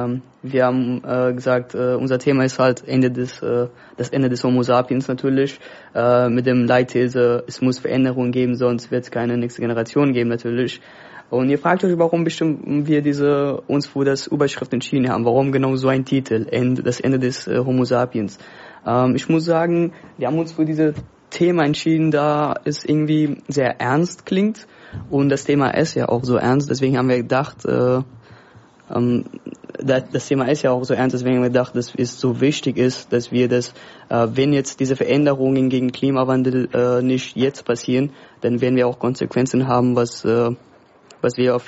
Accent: Afghanistan; German is a second language; now in Germany; Ich komme aus Afghanistan und bin erst seit fast 7 Jahren hier in Deutschland.

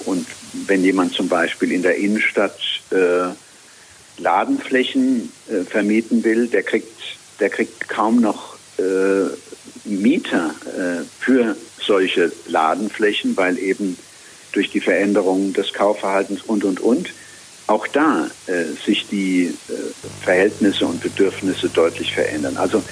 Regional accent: Rhineland-Palatinate, Germany; Also in meinem Heimatland Rheinland-Pfalz, in dem ich lange politisch tätig war

